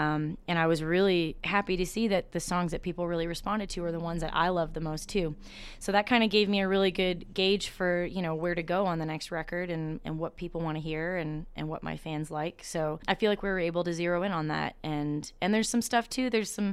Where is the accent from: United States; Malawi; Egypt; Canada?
Canada; Bowmanville, Ontario; I was born and raised in Bowmanville, Ontario.